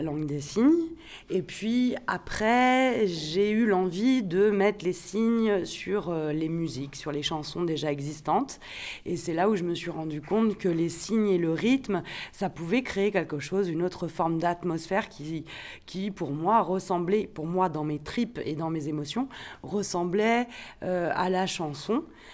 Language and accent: French; France; comme chez nous en France.